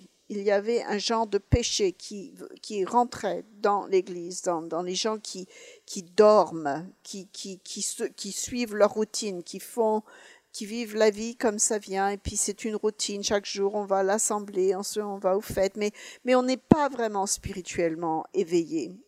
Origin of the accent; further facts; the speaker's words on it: Pennsylvania, United States; il y avait des petites villes en Pennsylvanie. Je venais des Appalaches. Il y avait des petites villes qui mouraient. Et la petite ville où j'ai grandi, c'était une petite ville assez vibrante et plein d'activités.